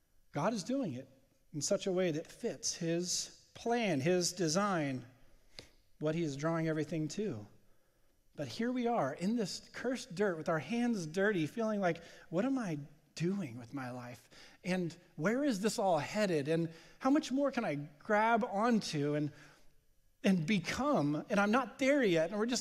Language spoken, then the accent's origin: English; California, United States; We grew up in Southern California, so Disneyland was not super high priced back then